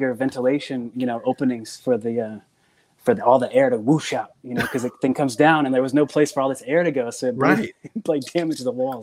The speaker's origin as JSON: {"language": "English", "region": "Oklahoma", "country": "United States", "said": "they sent me a frog from Oklahoma because I was from Oklahoma."}